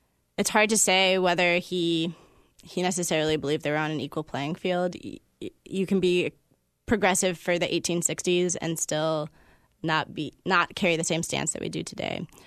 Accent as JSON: {"language": "English", "town": "Des Moines", "region": "Iowa", "country": "United States", "said": "I'm from Des Moines, Iowa, and I didn't really know anything about Grinnell before I came to school here."}